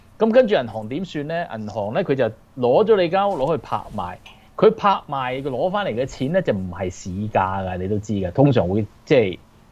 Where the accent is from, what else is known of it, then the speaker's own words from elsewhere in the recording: China; 你知道樓市，我哋中國人中意買樓噶嘛